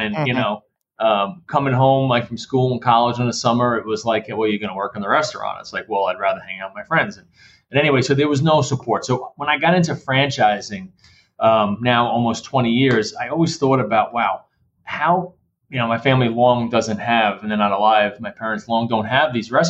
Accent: Brooklyn, New York, United States; But, so I grew up in Brooklyn, New York, and there's a reason why I'm saying this. And my family had pizzeria restaurants, an Italian kid from Brooklyn.

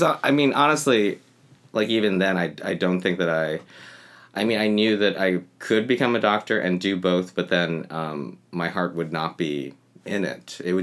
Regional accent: Buffalo, New York, United States; Because I was like I was born in Buffalo. I was like the first, the first generation of being in America.

